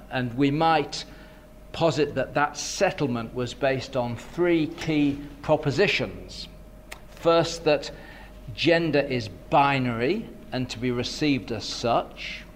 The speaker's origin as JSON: {"language": "English", "town": "Bristol", "region": "South West England", "country": "United Kingdom", "tie": "born or raised there", "said": "Here we have a main street of Bristol, my hometown."}